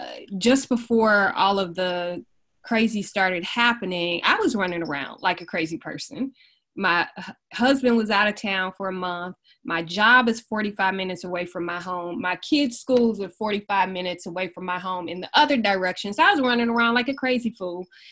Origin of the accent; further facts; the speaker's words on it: Detroit, Michigan, United States; So I am from Detroit. Detroit is home.